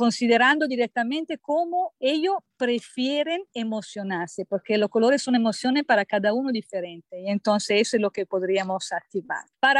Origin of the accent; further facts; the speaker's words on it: Italy; Spanish is a second language; Yo soy italiana y la primera inspiración fue exactamente de eso.